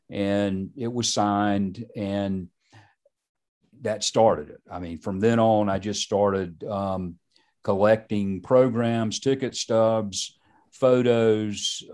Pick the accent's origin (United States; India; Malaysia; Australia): United States; Charlotte, North Carolina; And we were at the North South Doubleheader in Charlotte. I grew up in Charlotte.